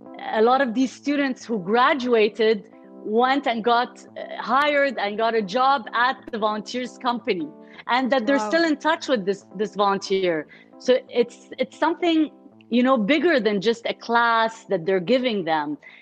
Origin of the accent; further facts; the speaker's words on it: Kuwait; also born or lived in Egypt; as a kid, I grew up in the Gulf. I actually grew up in Kuwait. And on every holiday, we'd come back to Egypt. And so I was always between, you know, the Gulf and Egypt.